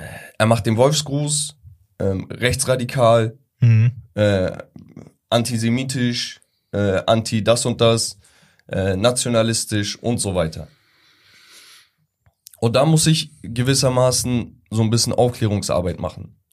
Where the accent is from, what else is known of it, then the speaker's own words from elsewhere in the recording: Turkey; ich gehe da nicht einfach hin und sage, ey, ich bin Türke